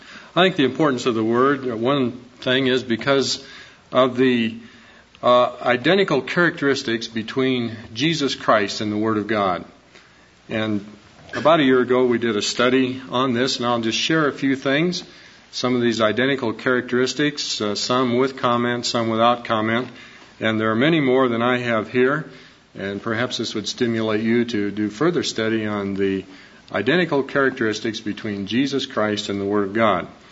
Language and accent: English; Moline, Illinois, United States; now in Colorado Springs, United States; I'm from Moline, Illinois, so I'm a Midwesterner also.